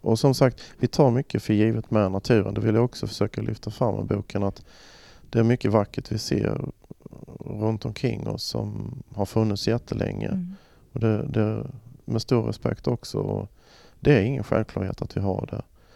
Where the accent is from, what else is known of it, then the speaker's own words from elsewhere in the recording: Blekinge, Sweden; Själv så gick jag mycket ute i min mammas gamla skog där hemma i Blekinge.